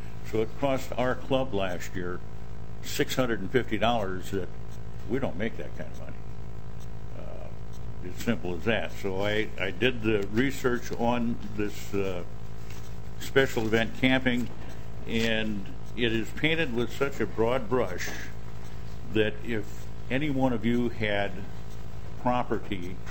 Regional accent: Perkins Falls, Minnesota, United States; I'm from Perkins Falls, Minnesota.

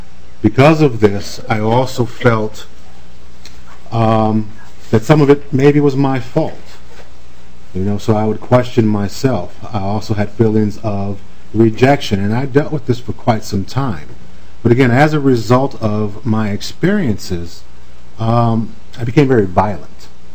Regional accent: Saint Paul, Minnesota, United States; I am originally from the Rondo community. I grew up exactly six blocks from the Twin Cities Rise site located on Lexington here in St. Paul.

